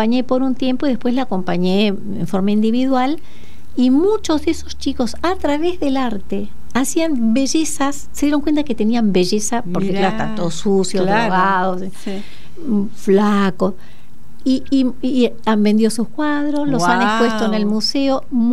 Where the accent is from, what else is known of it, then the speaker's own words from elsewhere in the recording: Argentina; Y ahora tengo ganas de seguirlo en castellano, ahora que estoy en mi tierra.